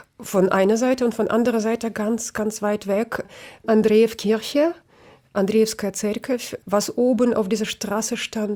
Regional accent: Kyiv, Ukraine; born there; German is a second language; Also ich bin ganz im Zentrum

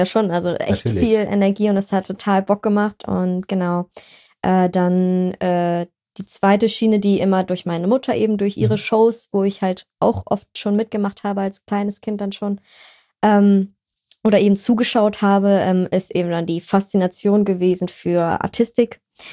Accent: Hanover, Lower Saxony, Germany; also ich komme ja ursprünglich gar nicht von hier, ich komme aus Hannover ursprünglich.

